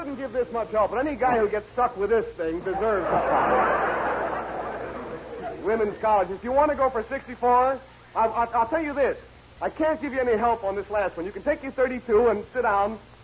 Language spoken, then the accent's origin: English; Maryland, United States; Goucher is in Maryland, my home state.